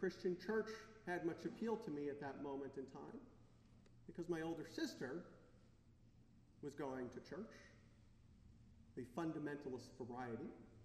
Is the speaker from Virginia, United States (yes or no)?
no; New York, United States; born there; I was born in 1964 in Westchester County, New York.